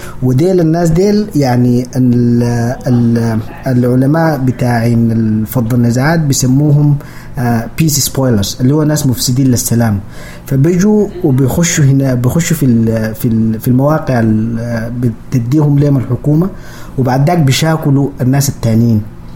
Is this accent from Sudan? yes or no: yes; Sudan; إحنا بس سودانيين